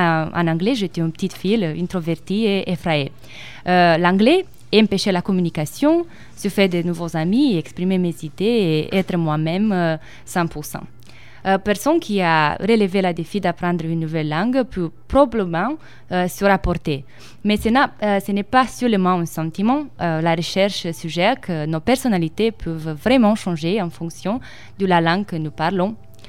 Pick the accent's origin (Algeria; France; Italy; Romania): Romania; first language Romanian; French is a second language; Je suis née et je grandis en Roumanie. Donc ma première langue est le roumain.